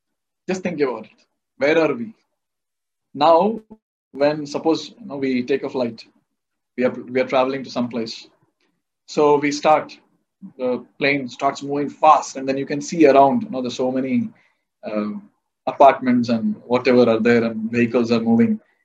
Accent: Bangalore, Karnataka, India; since I'm from Bangalore, so I'll talk about Karnataka. So we are in a state called Karnataka.

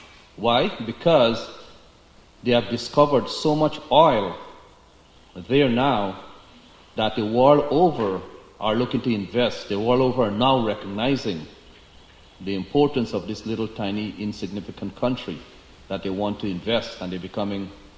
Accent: Guyana; I know when I grew up in Guyana

